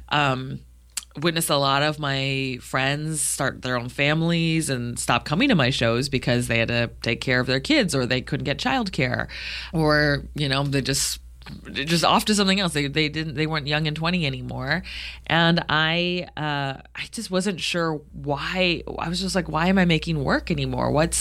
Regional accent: United States; how much privilege and oppression I was complicit in just by being an American.

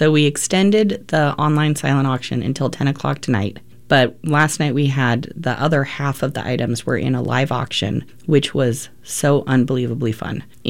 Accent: Portland, Oregon, United States; So I was living in Los Angeles, but I'm originally from Portland, and it was time for me to come home.

